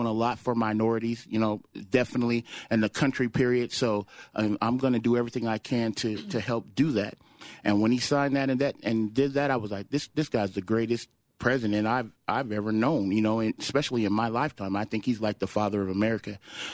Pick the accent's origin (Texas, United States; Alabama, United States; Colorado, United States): Colorado, United States; I'm from Colorado. I did the song for the Broncos. I did the song for Daddy Bruce back in the day. And I love Colorado.